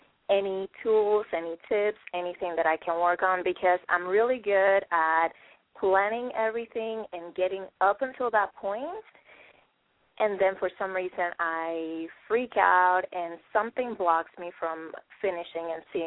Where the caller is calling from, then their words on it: San Francisco, California, United States; Hi, I am calling from San Francisco.